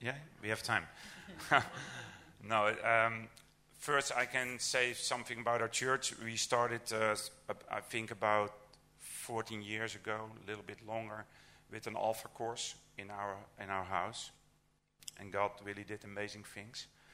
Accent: Netherlands; Okay, I'm from Holland, from the south of Holland.

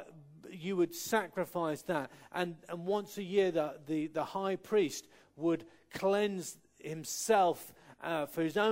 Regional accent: South West England, United Kingdom; born there; accent: Cornish; now in North Somerset, United Kingdom; I was born in Cornwall. And I may have sounded like … I probably did a little bit. And living in North Somerset, you start to roll your R's.

